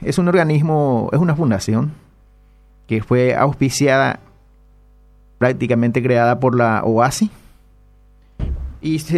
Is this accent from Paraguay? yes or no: yes; Paraguay; Vengo a hablar como ciudadano paraguayo